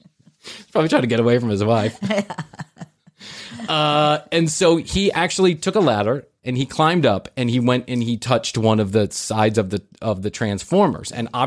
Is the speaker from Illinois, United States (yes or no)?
yes; Chicago, Illinois, United States; There was a guy when I grew up in Chicago.